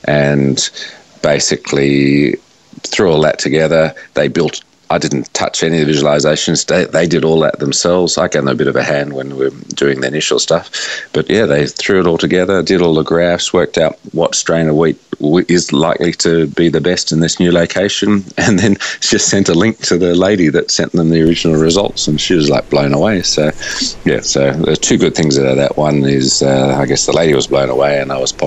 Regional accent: North Epping, New South Wales, Australia; next door neighbour to where I grew up in North Epping

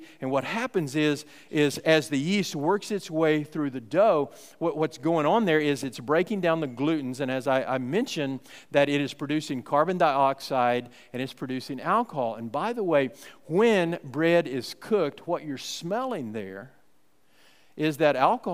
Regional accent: Fort Worth, Texas, United States; When I was growing up in Fort Worth, there was a Mrs. Baird's Bakery just on our way downtown there.

